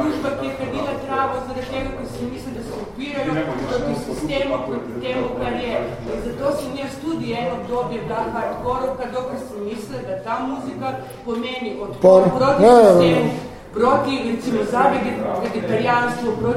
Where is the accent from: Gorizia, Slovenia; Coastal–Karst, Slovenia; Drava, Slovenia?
Coastal–Karst, Slovenia; Koper; now in Ljubljana, Slovenia; Jaz 79. sem bil šla iz Kopra, ne, ali v Ljubljano.